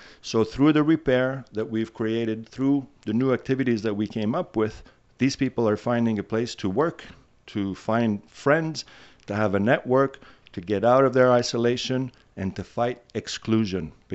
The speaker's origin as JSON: {"language": "English", "town": "Sherbrooke", "region": "Quebec", "country": "Canada", "said": "I come from Sherbrooke originally and have been away for many, many years."}